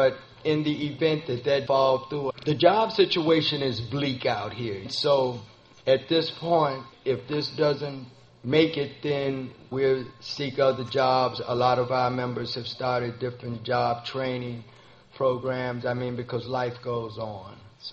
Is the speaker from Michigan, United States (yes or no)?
no; Chicago, Illinois, United States; I come from Chicago.